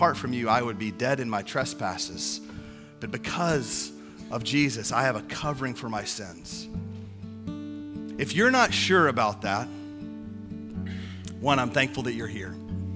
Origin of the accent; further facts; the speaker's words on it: Houston, Texas, United States; It was gross, and I'm from Houston, so don't get mad at me.